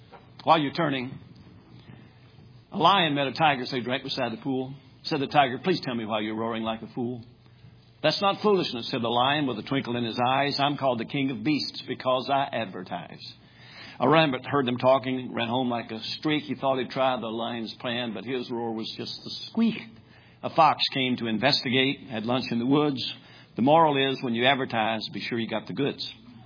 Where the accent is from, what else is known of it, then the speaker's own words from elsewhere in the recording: Winchester, Kentucky, United States; I was born in Winchester, Kentucky. I graduated from high school in Winchester, Kentucky, but I was born again in Virginia while I was in the United States Navy serving as a sailor.